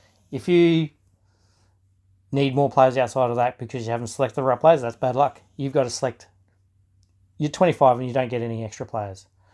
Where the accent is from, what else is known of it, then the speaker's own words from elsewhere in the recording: Australia; there's a player in there that, as an Aussie, oh, come on.